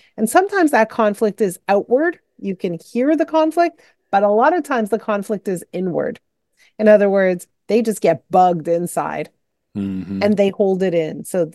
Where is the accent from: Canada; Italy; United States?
Canada; Montreal, Quebec; I grew up in Montreal, so high school started in grade 7.